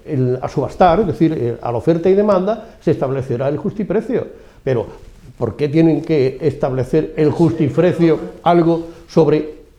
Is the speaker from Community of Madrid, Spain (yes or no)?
yes; Pozuelo de Alarcón, Community of Madrid, Spain; yo que soy de Pozuelo de toda la vida, mis abuelos, mis tatarabuelos y más pobres que cualquiera